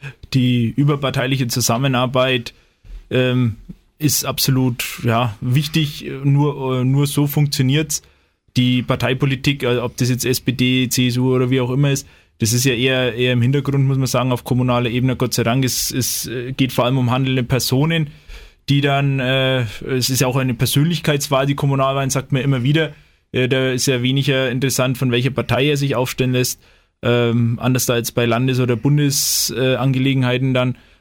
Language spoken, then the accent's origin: German; Bischofsgrün, Bavaria, Germany; Dann natürlich meine Liebe zu Bischofsgrün. Ich muss sagen, da ist einfach mein Heimatort, den möchte ich einfach voranbringen.